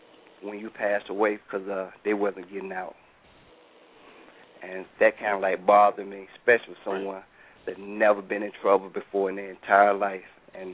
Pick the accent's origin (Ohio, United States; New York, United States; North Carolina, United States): North Carolina, United States; I was growing up in North Carolina. I had friends that got in trouble.